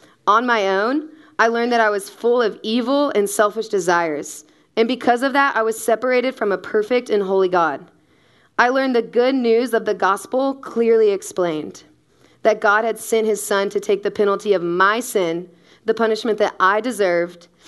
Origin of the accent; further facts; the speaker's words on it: Oklahoma, United States; now in Dallas, United States; I grew up in Oklahoma and graduated from the University of Oklahoma, but I've been living in Dallas, I've been living in Dallas for about the past 3 years.